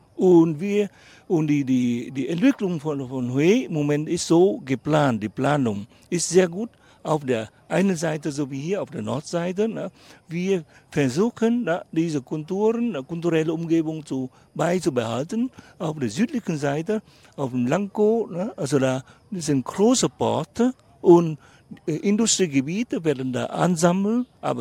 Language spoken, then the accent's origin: German; Southern Vietnam, Vietnam; German is a second language; Ich sehe auch als Vietnamese, der im Süden aufgewachsen ist